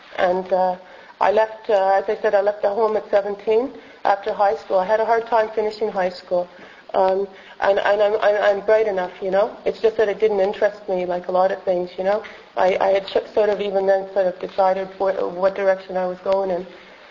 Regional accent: Shawinigan, Quebec, Canada; born there; I was born in Shawinigan in Quebec, just a little bit up further north. My parents are simple people from the Maritimes.

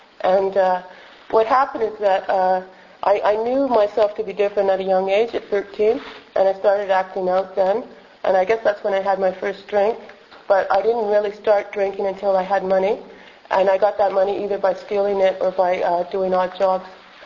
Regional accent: Shawinigan, Quebec, Canada; born there; I was born in Shawinigan in Quebec, just a little bit up further north. My parents are simple people from the Maritimes.

